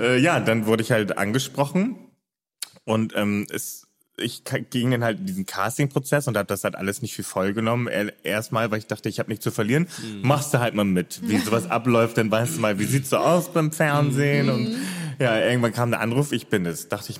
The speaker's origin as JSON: {"language": "German", "region": "Hamburg", "country": "Germany", "tie": "born or raised there", "lives_now": "Cologne, Germany", "said": "ich bin ja gebürtiger Hamburger und bin erst Ende 2018 nach NRW, nach Köln gezogen"}